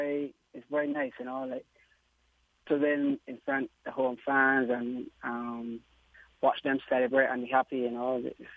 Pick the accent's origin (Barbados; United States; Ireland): Barbados; and here in Barbados.